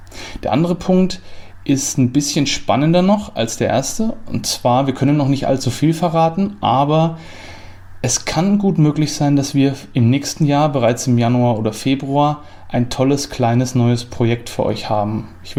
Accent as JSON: {"language": "German", "region": "Bavaria", "country": "Germany", "said": "mir als Franke"}